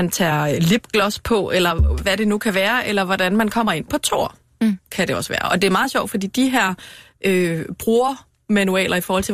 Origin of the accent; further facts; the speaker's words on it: Aarhus, Central Denmark Region, Denmark; nu kommer jeg fra Aarhus, så jeg har hørt rigtig mange sådan nogle Aarhus-vittigheder